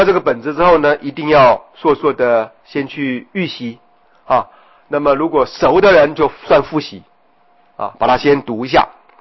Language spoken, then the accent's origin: Chinese; China; 可是却是我们中国人赫赫有名的《法华经》普门品智子大师的解释啊